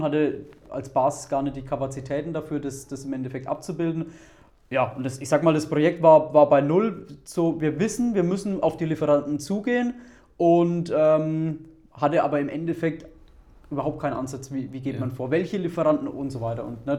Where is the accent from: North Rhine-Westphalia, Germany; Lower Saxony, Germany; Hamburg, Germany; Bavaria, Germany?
Bavaria, Germany; ich komme ja aus Bayern